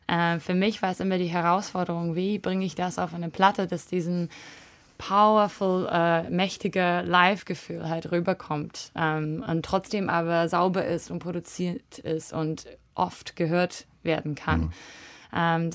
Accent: New Zealand; German is a second language; Aber ich bin auch aus Neuseeland und wir sind viel höflicher als die Wiener.

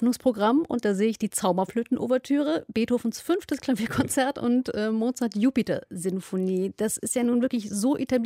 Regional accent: Dresden, Saxony, Germany; Als Dresdner hat man es nicht leicht derzeit, als musikbegeisterter Dresdner vor allem.

